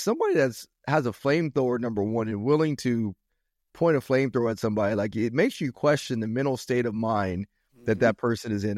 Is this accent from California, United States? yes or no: yes; Rialto, California, United States; I grew up in Rialto, California. Rialto is a smaller city here in Southern California. It's about 5 or 10 minutes west of San Bernardino